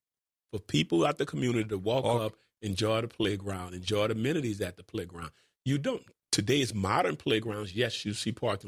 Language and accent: English; New Orleans, Louisiana, United States; Growing up in New Orleans, you had your middle school, your junior high schools